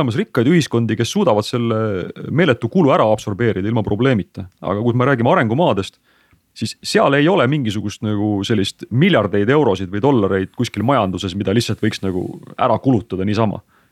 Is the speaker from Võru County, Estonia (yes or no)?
yes; Võru, Võru County, Estonia; siis õnneks oli tegemist Võrust pärit, kust mina ka pärit olen, passi kontrolöriga